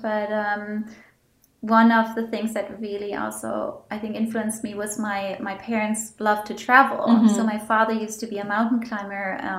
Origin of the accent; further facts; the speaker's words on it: Germany; English is a second language; I'm from Germany. Most of you can probably hear that in my voice.